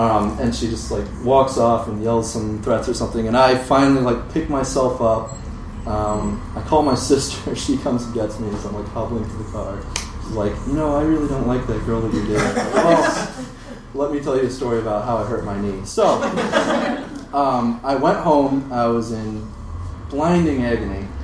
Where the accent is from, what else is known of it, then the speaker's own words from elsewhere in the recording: United Kingdom; accent: British; my accent at the time is not what it is now. I was British, so, oh, he's not nerdy, he's just British, and that's really cool. So somewhere around when I was 15 years old, I just, over the course of 2 weeks, I sound like a Midwestern.